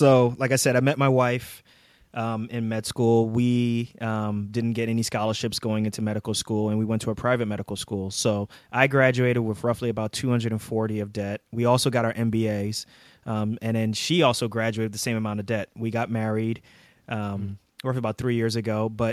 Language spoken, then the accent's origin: English; New York, United States; moved away as an adult; As you can see, I'm an East Coaster. I'm from New York. My wife is from New York, but we are in Pennsylvania.